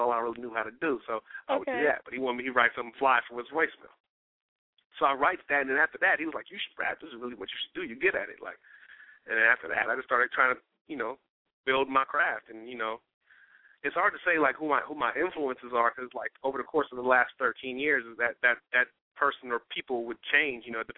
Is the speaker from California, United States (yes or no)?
yes; San Francisco, California, United States; also born or lived in New Jersey; now in Oakland, United States; You know, I'm from San Francisco via New Jersey. Currently, I'm in Oakland, California right now, holding it down out there.